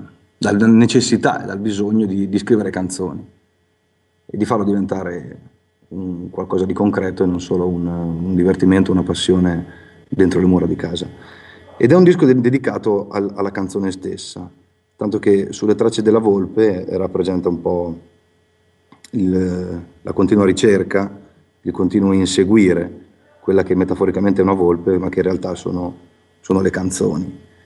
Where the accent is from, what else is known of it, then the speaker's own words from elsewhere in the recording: Bagno di Romagna, Emilia-Romagna, Italy; Poi io sono nato in un paese di montagna, io sono di Bagno di Romagna, e quindi mi è venuto più facile, diciamo.